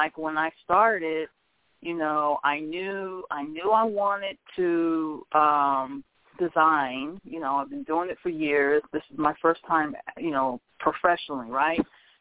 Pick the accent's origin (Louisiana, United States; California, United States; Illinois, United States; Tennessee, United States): California, United States; I'm from Cali. I'm really laid back.